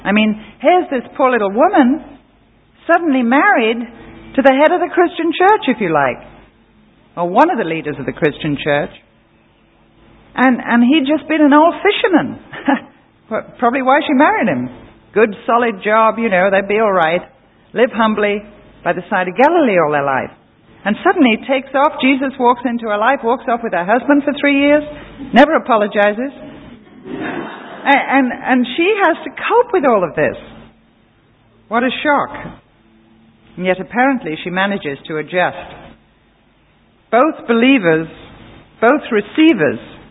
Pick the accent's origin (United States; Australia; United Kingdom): United Kingdom; England; I'm an English lady and the Englishman's home is his castle in a way that doesn't pertain anywhere else in the world.